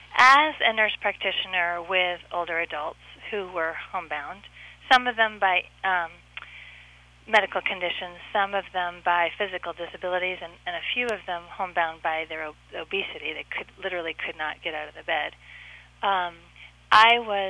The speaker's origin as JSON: {"language": "English", "town": "Washington", "region": "District of Columbia", "country": "United States", "tie": "born or raised there", "said": "I grew up in Washington, D.C., when it was 90% African American."}